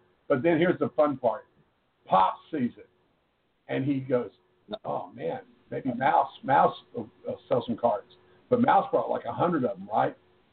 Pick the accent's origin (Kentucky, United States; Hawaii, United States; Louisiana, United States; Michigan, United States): Hawaii, United States; Yeah, well, you know, we're Hawaiian.